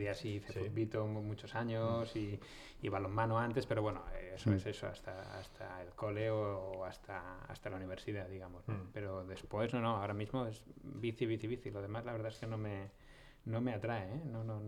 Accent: Alicante, Valencian Community, Spain; Nosotros que somos de Alicante

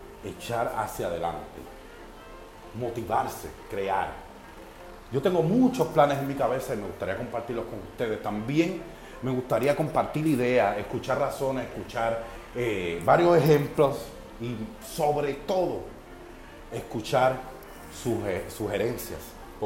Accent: Guaynabo, Puerto Rico; soy de Puerto Rico, de Guaynabo

